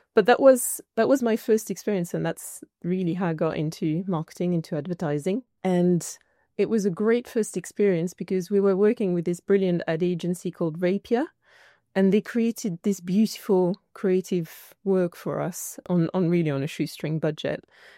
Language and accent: English; French Alps, France; English is a second language; I grew up in the French Alps and I grew up in a small village. You know, I'm from a working class family.